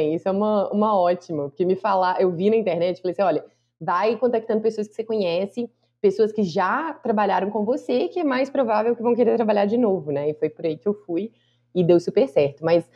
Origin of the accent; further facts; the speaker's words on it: Belo Horizonte, Minas Gerais, Brazil; moved away as an adult; also born or lived in United States; Pois é, eu nasci em BH, cresci, morei em BH, né? A maior parte da vida, mas aos 21 anos eu fui para os Estados Unidos estudar.